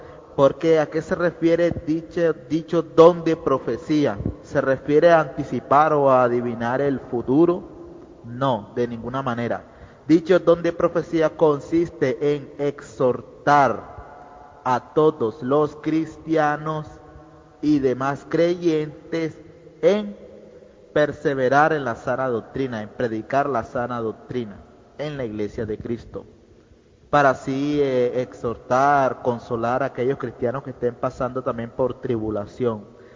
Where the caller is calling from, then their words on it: Colombia; nuevamente de Colombia.